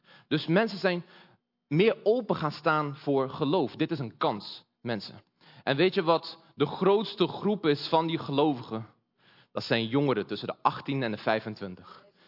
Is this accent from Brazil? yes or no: yes; Brazil; Ik kom uit Brazilië. Net als mijn moeder die daar zit.